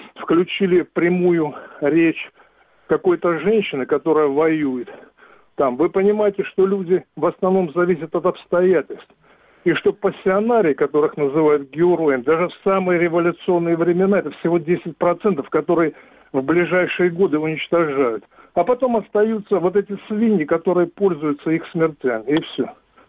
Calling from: Donbas, Ukraine; Донбасс, Украина, 60 лет.

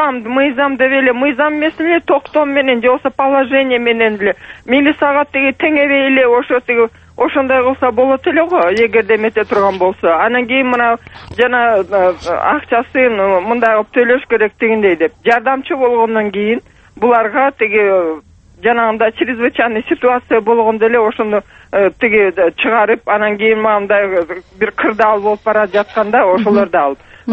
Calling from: Bishkek, Kyrgyzstan; Мен тиги Бишкектен болом, Айгүл эже, мен пенсионеркам.

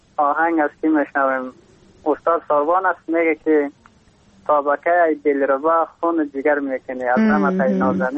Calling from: Takhar, Afghanistan; از باستان تخار همراه خواهرک خودم.

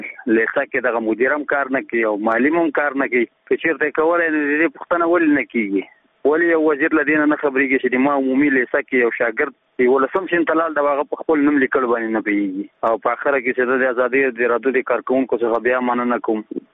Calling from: Nangarhar, Afghanistan; زه د ننګرهار ولایت دی ساره کې غلجی دی ولسوالۍ څخه دغه پیغام در پښتو باندې

